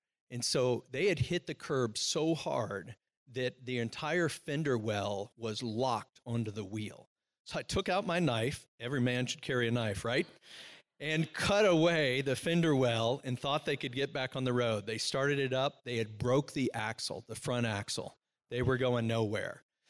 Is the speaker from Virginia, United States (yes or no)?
yes; Virginia, United States; When I was a kid growing up in Virginia, 90-degree days, 70% humidity.